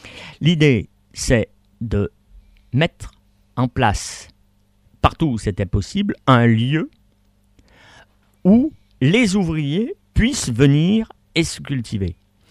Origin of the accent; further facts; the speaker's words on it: Saint-Étienne, Auvergne-Rhône-Alpes, France; now in Roubaix, France; Moi, je suis originaire de Saint-Étienne.